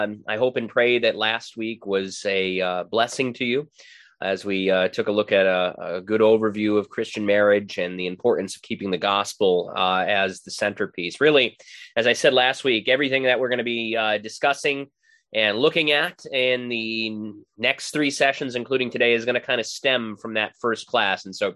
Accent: Glastonbury, Connecticut, United States; I'm originally from Glastonbury, but our church was in East Windsor, which is about 30, 35 minutes away.

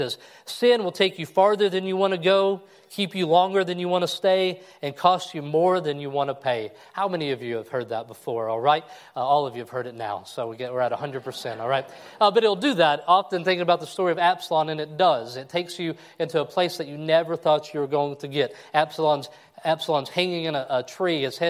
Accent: Kentucky, United States; Landon is from my hometown of 500 people in Kentucky.

